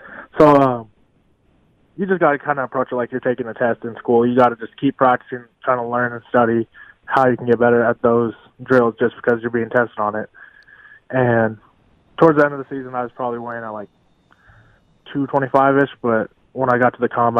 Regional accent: Las Vegas, Nevada, United States; as soon as I kind of heard talks that we might end up in the Vegas Bowl, I realized that's my hometown and just huge tragedy just happened

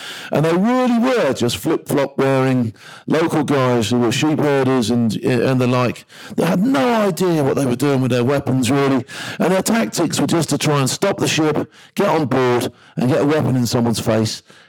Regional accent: United Kingdom; being unarmed as a British person is nothing unusual to me.

